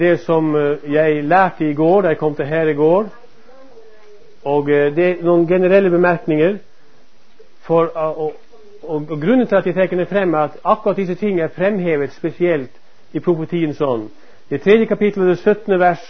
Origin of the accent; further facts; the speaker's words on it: Northern Norway, Norway; jeg kommer fra Nord-Norge. Min mor var adventist, og hun trodde på skriften